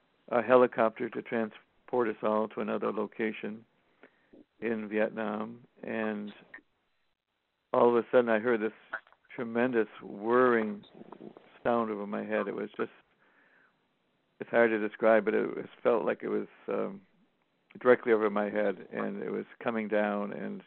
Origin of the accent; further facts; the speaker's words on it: Massachusetts, United States; born there; I was born on the East Coast in Massachusetts.